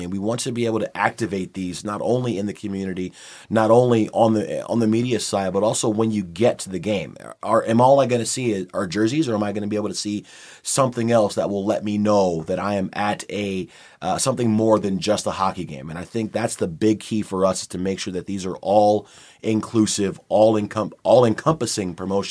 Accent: Detroit, Michigan, United States; now in Cincinnati, United States; I was born and raised in Detroit, and I went to school in Bowling Green, so I've only been here in Cincy for 4 years.

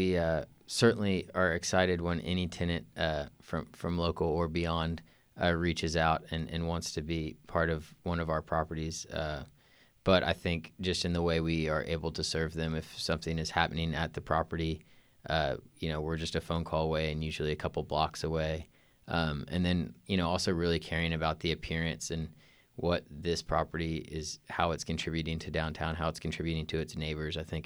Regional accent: Waco, Texas, United States; which at least growing up in Waco didn't seem to be at the top of most people's minds

